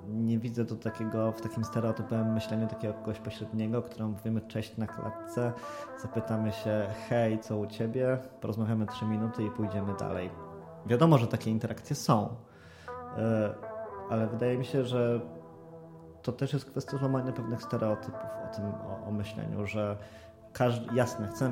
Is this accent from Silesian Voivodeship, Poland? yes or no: yes; Katowice, Silesian Voivodeship, Poland; Ja z racji tego, że jestem z Katowic, bardziej angażowałem się w problemy katowickie niż gliwickie